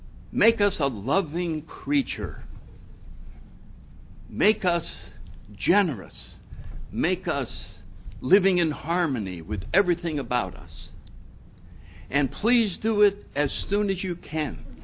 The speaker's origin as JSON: {"language": "English", "town": "New Haven", "region": "Connecticut", "country": "United States", "tie": "born or raised there", "said": "I grew up in New Haven, Connecticut."}